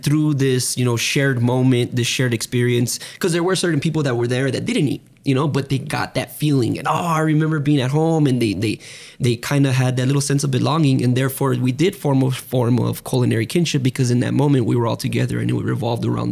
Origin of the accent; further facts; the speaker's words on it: El Paso, Texas, United States; Somebody born and raised in El Paso, we don't really see the outside world as much as we do while we live here.